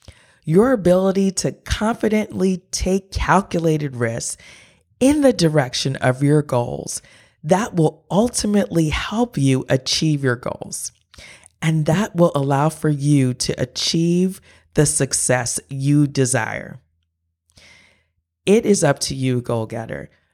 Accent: Pennsylvania, United States; I was coming from Pennsylvania, going to North Carolina. It was very different for me, but it was so rewarding.

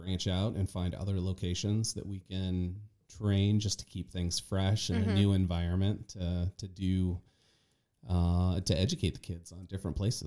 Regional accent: Illinois, United States; I am a Quad City native, so I grew up on the Illinois side.

